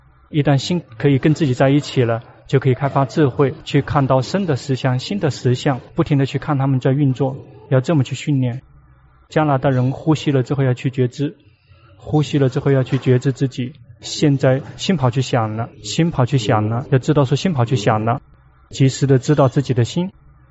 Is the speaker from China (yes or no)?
no; Thailand; 我们泰国人，我们并不是真正的佛教徒，我们信奉佛教仅仅只是信奉的是鬼